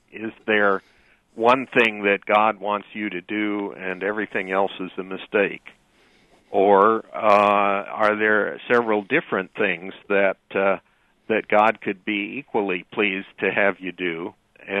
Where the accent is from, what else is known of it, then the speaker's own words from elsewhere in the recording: Peoria, Illinois, United States; I grew up in Peoria, in Illinois, and so I've, over nearly 40 years now, gotten to know the road that goes through Champaign between Crawfordsville and Peoria pretty well.